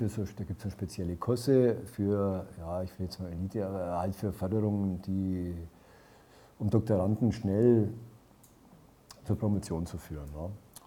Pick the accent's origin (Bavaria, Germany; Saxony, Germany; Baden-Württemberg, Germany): Bavaria, Germany; accent: Franconian; dass ich bin auch Franke, wie Sie hören